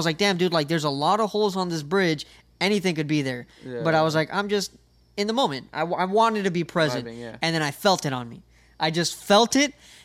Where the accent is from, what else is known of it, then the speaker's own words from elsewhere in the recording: Miami, Florida, United States; Okay, so I don't know if it's because I'm from Miami, but I have an affinity for water.